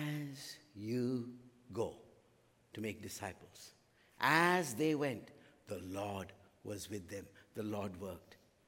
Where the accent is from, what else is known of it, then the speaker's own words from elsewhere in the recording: India; And I could tell you, as an Indian, I was there and I looked around.